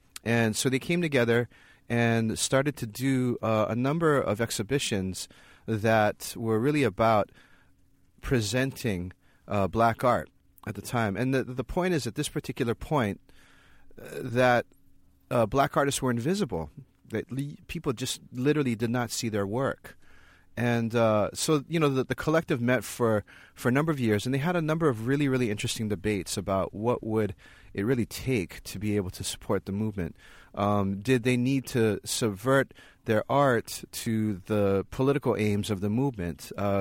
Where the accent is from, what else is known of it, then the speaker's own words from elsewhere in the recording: Hawaii, United States; When I grew up in Hawaii, you know, I had friends who were Haole, who were white.